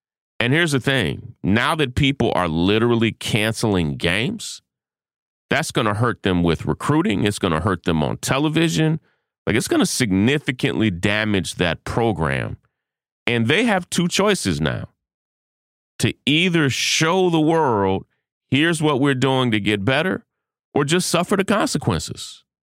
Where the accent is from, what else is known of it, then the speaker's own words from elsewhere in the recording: Kentucky, United States; I'm from Kentucky, so yeah, you know, you just have to understand where I come from.